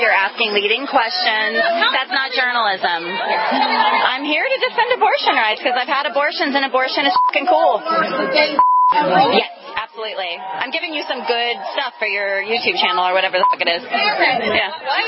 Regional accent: North Carolina, United States; I'm from North Carolina. I live in the South.

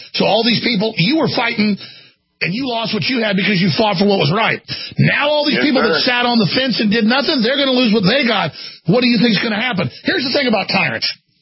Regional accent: Dallas, Texas, United States; the great city where I was just yesterday with Stephen Crowder of Dallas, my hometown.

